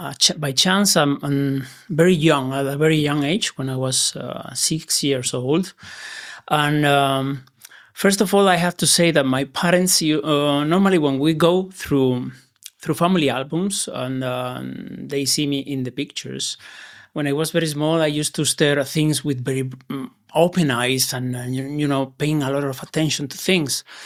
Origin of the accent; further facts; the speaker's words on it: Granada, Andalusia, Spain; To Granada. My hometown.